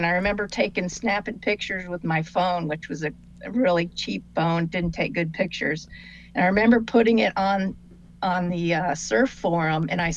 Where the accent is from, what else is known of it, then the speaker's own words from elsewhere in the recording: Florida, United States; moved away as an adult; Oh, no. I grew up in Florida, and I moved up here when I was 20 years old.